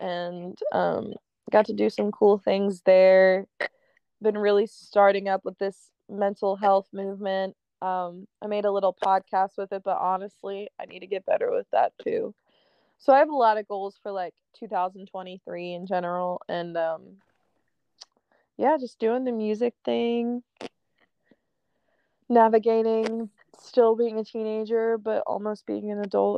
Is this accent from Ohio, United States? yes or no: no; Philadelphia, Pennsylvania, United States; Mine's kind of generic, but it's … okay. It's because I'm from Philly.